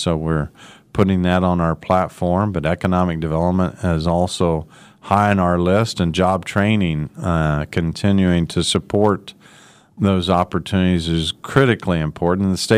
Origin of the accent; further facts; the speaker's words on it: Wichita, Kansas, United States; I grew up in Wichita and love this city.